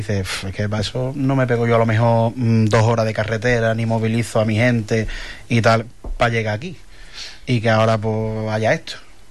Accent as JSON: {"language": "Spanish", "town": "Huelva", "region": "Andalusia", "country": "Spain", "said": "Nosotros a fin de cuentas somos de Huelva"}